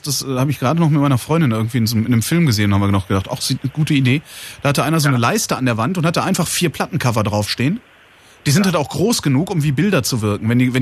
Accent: West Germany, Germany; Weil ich komme aus dem Westen, ich habe keine Vergleichsgröße jetzt.

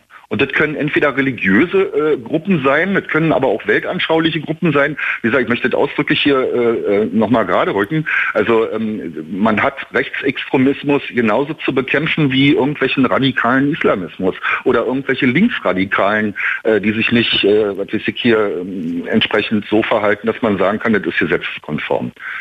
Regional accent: Berlin, Germany; zumindest ich kann das jetzt nur als Berliner sagen

